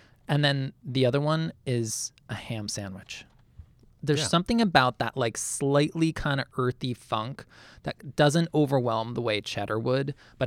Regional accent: Massachusetts, United States; I grew up outside Boston.

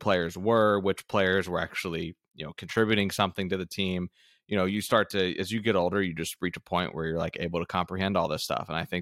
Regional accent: Florida, United States; it was just a matter of time before I got into being a Magic fan, solely because I was from Central Florida. I played, you know, a lot of sports growing up

